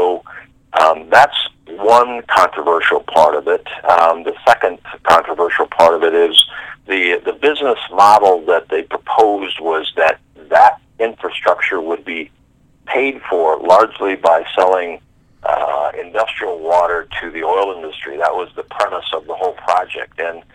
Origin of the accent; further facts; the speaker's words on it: Tioga, North Dakota, United States; communities like Watford City, Williston, my hometown of Tioga, Crosby, Stanley.